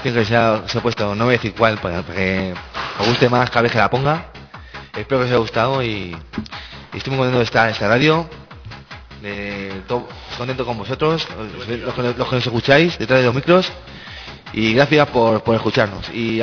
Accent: Madrid, Community of Madrid, Spain; Es que yo soy de Madrid

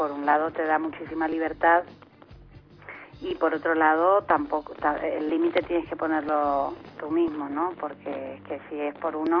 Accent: Argentina; now in Spain; Soy argentina, sí, de pura cepa, aunque en Argentina me dicen que ya tengo un acento más españolizado de vez en cuando, pero sí, soy argentina.

